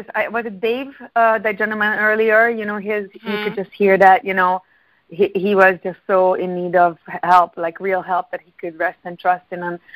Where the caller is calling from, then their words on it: Ontario, Canada; Canada, yes. Yes, no, Canada.